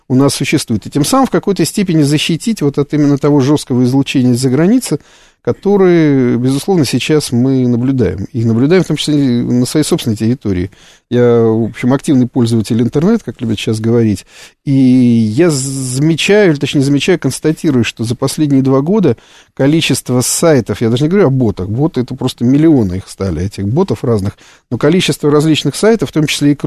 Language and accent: Russian; Russia; я понимаю, вот как россиянин